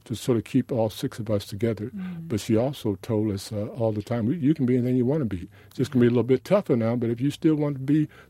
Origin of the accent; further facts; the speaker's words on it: Dayton, Ohio, United States; two of my blessings were being born black and growing up in East Dayton.